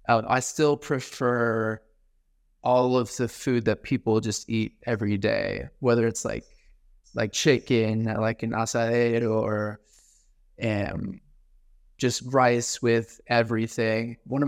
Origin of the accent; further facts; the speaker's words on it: New Haven, Connecticut, United States; also born or lived in New York City, United States; So I've lived a lot of my life in New York City, but also I grew up in Connecticut. on the shoreline of Connecticut, on the Atlantic Ocean there, with Long Island Sound. The city that I'm from is called New Haven, Connecticut